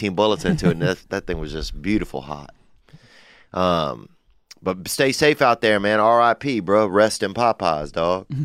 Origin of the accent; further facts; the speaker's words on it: New Orleans, Louisiana, United States; I grew up around New Orleans, and they got a St. Charles over there.